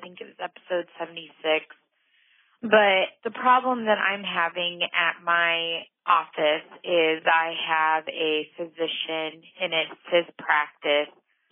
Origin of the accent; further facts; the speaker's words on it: Illinois, United States; I am from Illinois